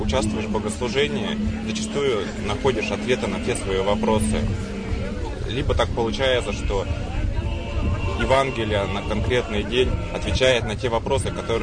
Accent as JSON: {"language": "Russian", "town": "Nefteyugansk", "region": "Khanty-Mansi Autonomous Okrug", "country": "Russia", "said": "Я приехал из Нефтеюганска, Ханты-Мансийского автономного округа. Первые шаги в православии были сделаны там."}